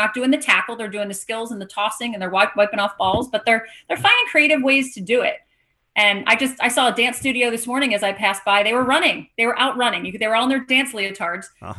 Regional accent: Philadelphia, Pennsylvania, United States; I'm actually from Philadelphia, but my company is based in the West Coast.

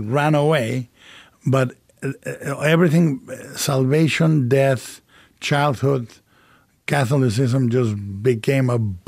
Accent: Jalisco, Mexico; Somebody decided to make a Gothic cathedral called El Expiatorio in the middle of my hometown.

